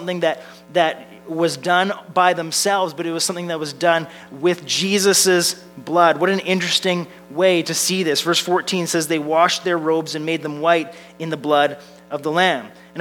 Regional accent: Victoria, British Columbia, Canada; Now, I grew up on the West Coast. I grew up in Victoria

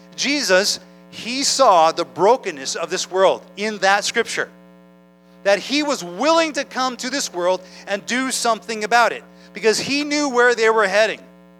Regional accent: Canada; some of us live with the fact that we're Canadian.

